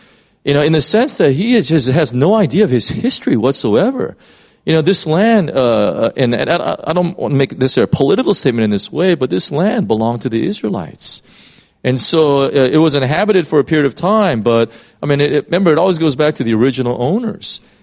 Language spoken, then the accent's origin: English; Jeju, South Korea; I'm from Jeju-do, which is like, it could be looked upon like as a hick. It's a small island outside of Korea.